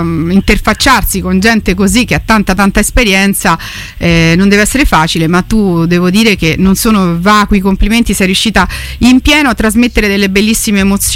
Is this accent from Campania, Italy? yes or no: no; Rome, Lazio, Italy; per me che sono romana, non avevo mai visto la Sicilia